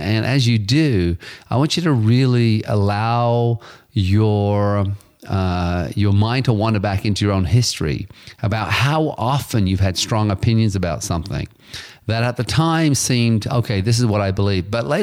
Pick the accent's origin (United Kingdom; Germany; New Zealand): United Kingdom; England; I grew up in England